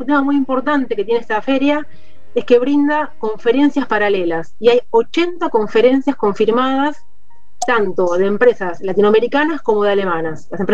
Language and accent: Spanish; Argentina; O sea, yo como visitante argentino puedo encontrar